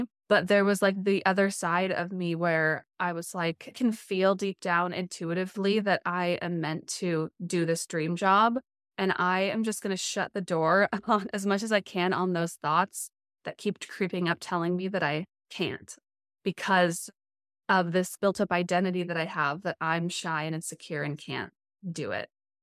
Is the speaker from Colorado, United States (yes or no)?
yes; Colorado, United States; also born or lived in Los Angeles; Colorado, lived in Los Angeles for 9+ years, and now travel around nomadically with my fiance. And yeah, growing up in Colorado, I was very shy girl, oldest daughter in the family.